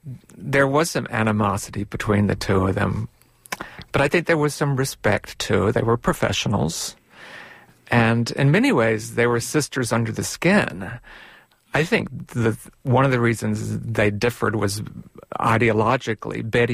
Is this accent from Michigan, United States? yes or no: no; Mississippi, United States; I'll tell anecdotes about growing up in Mississippi and working at American Ballet Theater.